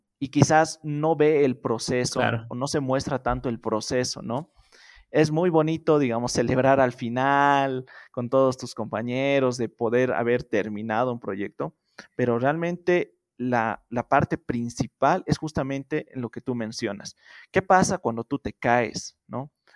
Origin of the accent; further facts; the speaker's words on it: Bolivia; esa es la mentalidad mala que tenemos nosotros como bolivianos